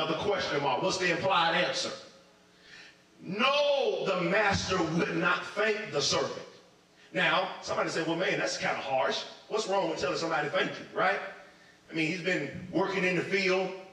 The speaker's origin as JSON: {"language": "English", "region": "Florida", "country": "United States", "tie": "born or raised there", "said": "And I flashed back to growing up in Florida in my parents' house, and I had a flashback moment."}